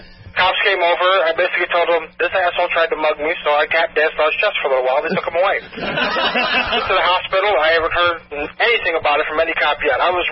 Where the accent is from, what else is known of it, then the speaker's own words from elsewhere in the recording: St. Louis, Missouri, United States; St. Louis, Missouri.